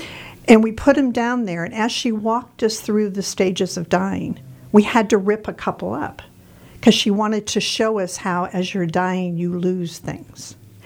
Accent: Colorado, United States; I'm a snowbird from Colorado.

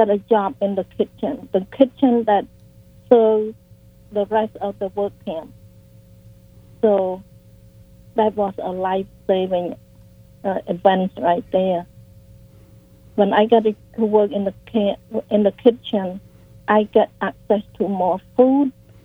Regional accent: Cambodia; English is a second language; My life story is I grew up in Cambodia and as a child of a farmer

